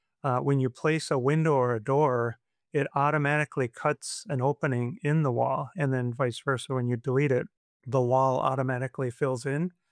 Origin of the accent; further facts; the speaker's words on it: Minnesota, United States; now in Fargo, United States; I'm originally from Minnesota and Fargo is right next door.